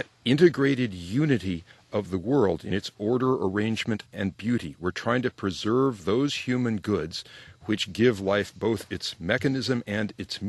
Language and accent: English; California, United States; I'm from California, so I can't exactly be a conservative completely